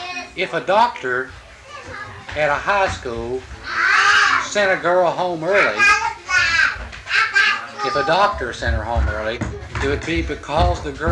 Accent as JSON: {"language": "English", "region": "West Virginia", "country": "United States", "lives_now": "Georgia, United States", "said": "It's funny that I never heard the term cracker until I came down here in Georgia. I haven't. See, I'm originally from West Virginia."}